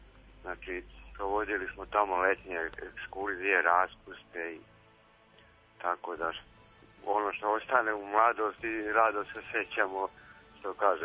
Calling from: Belanovica, Šumadija and Western Serbia, Serbia; Ja sam iz Belanovice.

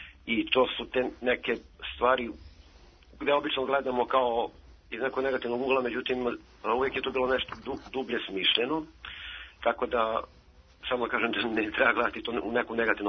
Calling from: Požarevac, Braničevo District, Serbia; Dobro jutro, ja sam iz Požareca

